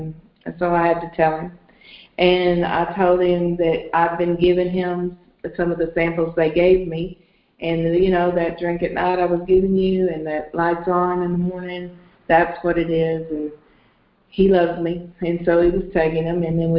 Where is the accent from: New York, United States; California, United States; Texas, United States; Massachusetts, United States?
Texas, United States; Bristol; I'm really from Bristol, Texas, but I'm at the beautiful house of Johnny and Pat Pace, and they live in Arlington.